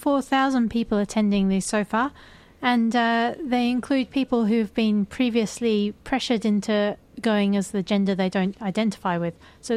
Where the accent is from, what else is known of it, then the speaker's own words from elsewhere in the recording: United Kingdom; As a Brit, this is incredibly embarrassing and disappointing.